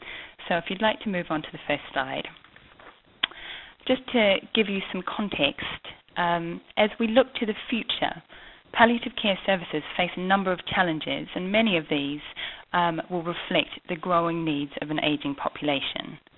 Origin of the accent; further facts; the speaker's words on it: New Zealand; moved away as an adult; now in United Kingdom; partly because I'm from New Zealand, and I've been over in the United Kingdom working for the last 8 years